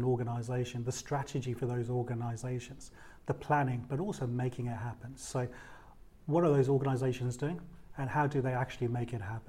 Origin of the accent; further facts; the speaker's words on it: United Kingdom; now in Australia; I've been here for 10 years and I'm from the UK originally.